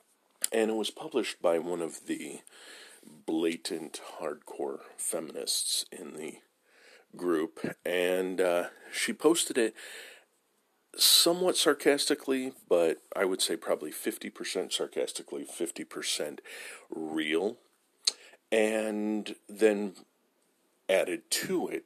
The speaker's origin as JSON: {"language": "English", "town": "San Diego", "region": "California", "country": "United States", "tie": "born or raised there", "said": "I did move back to California. I grew up in San Diego originally. I'm back in San Diego because of family. I needed to move back. So I am in SoCal from now on"}